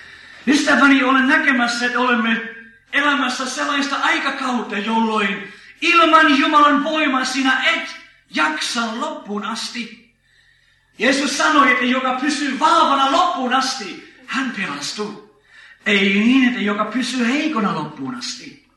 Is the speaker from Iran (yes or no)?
no; England, United Kingdom; now in Finland; Olen Englannista kotoisin